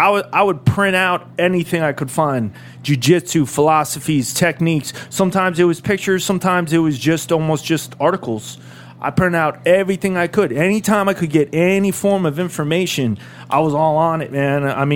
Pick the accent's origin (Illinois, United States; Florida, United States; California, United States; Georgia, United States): Florida, United States; Fort Lauderdale; also born or lived in Coral Springs; now in Orlando, United States; At the time, no. I grew up in Fort Lauderdale.